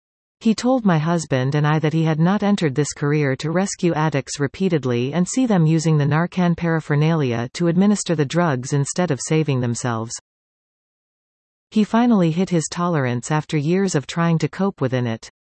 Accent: Calgary, Alberta, Canada; My hometown of Calgary is no longer a feel-safe city where I could go out dancing as a single lady and get home by bus.

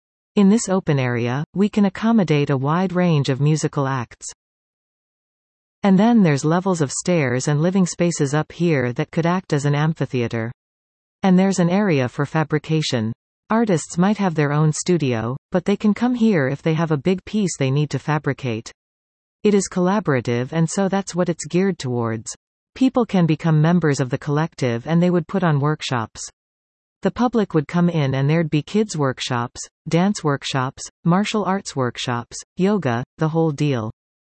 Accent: Niagara Falls, Ontario, Canada; I grew up mostly in Niagara Falls, Ontario. We lived in this little old farmhouse that was surrounded by subdivisions.

